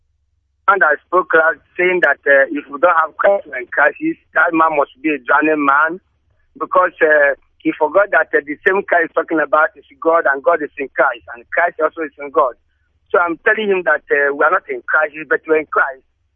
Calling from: Enugu, Enugu State, Nigeria; calling from Enugu again.

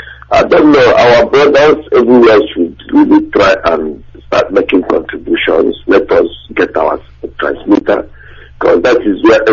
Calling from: Wales, United Kingdom; I'm calling from Wales.

